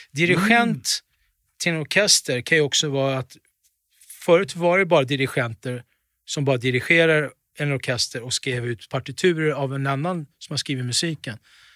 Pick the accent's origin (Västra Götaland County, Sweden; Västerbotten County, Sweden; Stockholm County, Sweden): Stockholm County, Sweden; Tensta; Och jag kom dit alltså från Tensta.